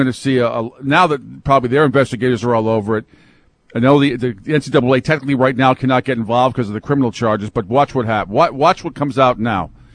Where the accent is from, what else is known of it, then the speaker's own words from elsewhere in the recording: Northeast, United States; because growing up in the Northeast, besides Boston College